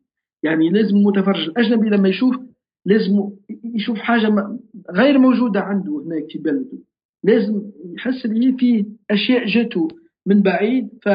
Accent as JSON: {"language": "Arabic", "country": "Tunisia", "said": "انطلاقا من موقعي كتونسي وكعربي، لازم أني أكون منفتح عن العالم لكن بلوني العربي."}